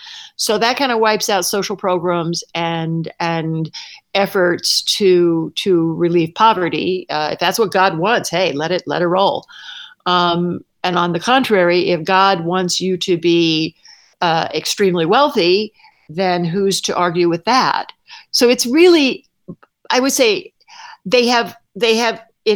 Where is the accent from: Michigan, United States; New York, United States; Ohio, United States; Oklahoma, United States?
Oklahoma, United States; particularly Texas, Louisiana, and Oklahoma, which is my home state.